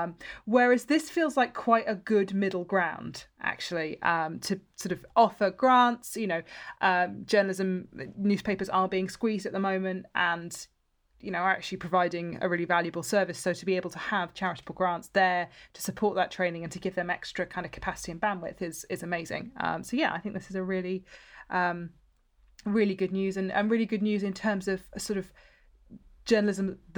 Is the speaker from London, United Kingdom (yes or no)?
no; South West England, United Kingdom; I grew up just outside of Bristol